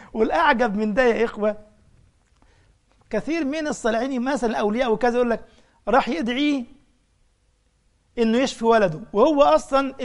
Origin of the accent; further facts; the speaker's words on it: Egypt; عندنا في مصر